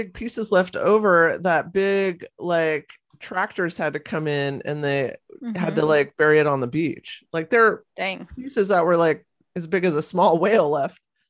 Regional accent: California, United States; So where I grew up down in California, I saw several.

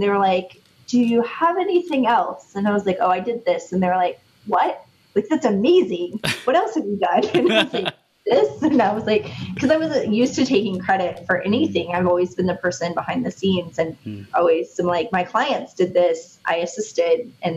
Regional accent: Oklahoma, United States; And I'm like, I'm a nobody from Oklahoma.

